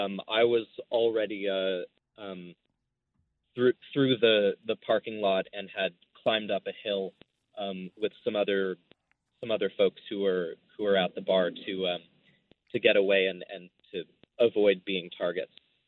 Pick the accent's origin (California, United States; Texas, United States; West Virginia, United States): California, United States; Los Angeles; I grew up in the Woodland Hills area